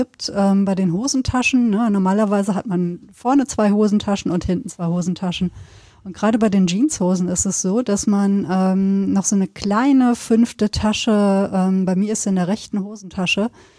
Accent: Bührhausen, Germany; Und es ist aber auch so, ne, Bührhausen, das Dorf, wo ich aufgewachsen bin, es gab ja auch keine Möglichkeit, irgendwas auszugeben.

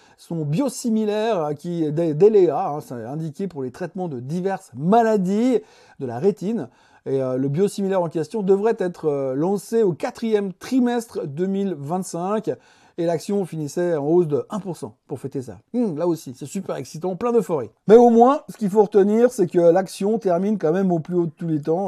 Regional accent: Plan-les-Ouates, Geneva, Switzerland; born there; moi aussi je suis né à Plan-les-Ouattes

